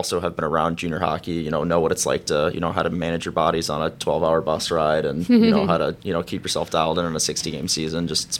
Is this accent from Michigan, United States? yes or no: yes; Michigan, United States; also born or lived in Atlanta, United States; Yeah, so I'm from Atlanta originally, so I played there until I was about 8 or 9, and then I moved to Michigan for the rest of my remainder of it.